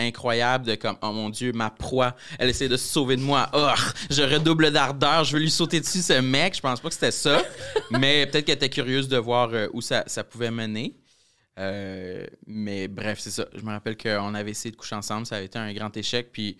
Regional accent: Quebec, Canada; tu sais, je viens de la Gaspésie, puis c'était 100% un milieu où je ne retrouvais aucun modèle homosexuel positif.

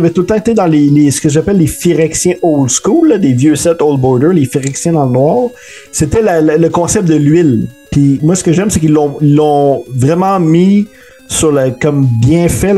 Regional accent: Quebec, Canada; j'ai rêvé que je marchais sur la plage chez nous à Gaspésie.

